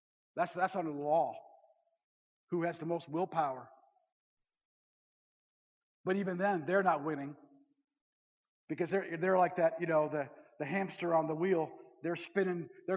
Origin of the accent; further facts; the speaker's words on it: Minnesota, United States; And so, you know, I'm from Minnesota.